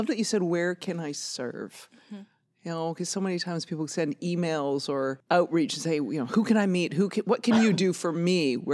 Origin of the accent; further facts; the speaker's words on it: Pacific Northwest, United States; we're both originally from the Pacific Northwest.